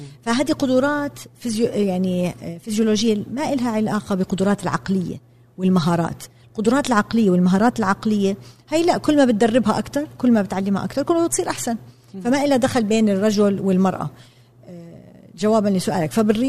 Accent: Jordan; انا تربيت في الاردن بالسبعينات والثمانينات في عائله، احنا كنا 8 بنات وانا اكبر وحده

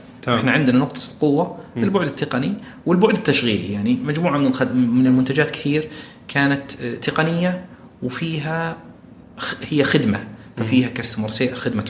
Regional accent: Saudi Arabia; في سوبر ماركت كثير عندنا بالسعوديه

